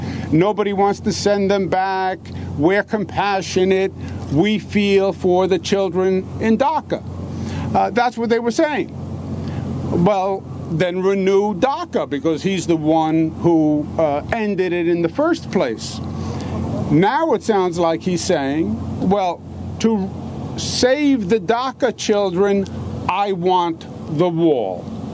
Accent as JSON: {"language": "English", "country": "United States", "said": "And I think I find that frustrating as an American"}